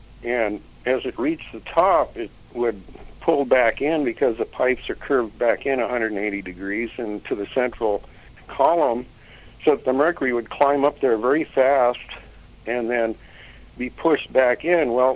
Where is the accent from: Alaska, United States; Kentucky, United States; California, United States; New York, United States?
Alaska, United States; Seldovia; when I was growing up in Seldovia